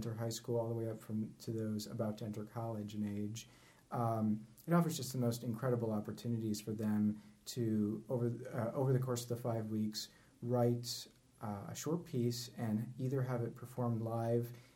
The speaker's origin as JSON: {"language": "English", "region": "Florida", "country": "United States", "said": "South Florida. I've moved a ton there."}